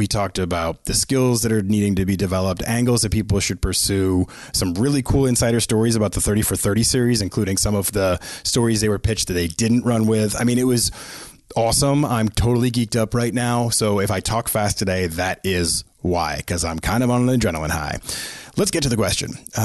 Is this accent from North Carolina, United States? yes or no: no; Boston, Massachusetts, United States; But I would like to state again for the record, I am from Boston, and therefore my fandom is legit and earned through decades of sucking.